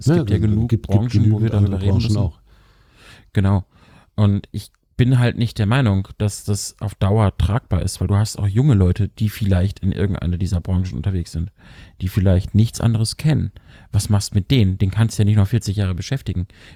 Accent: Lower Saxony, Germany; ich als Niedersachse

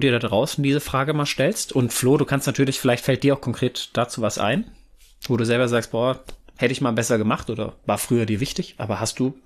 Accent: North Rhine-Westphalia, Germany

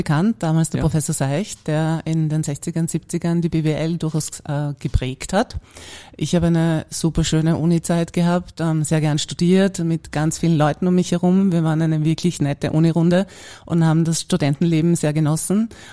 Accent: Vienna, Austria; Ja, ich bin erstmal in Döbling aufgewachsen

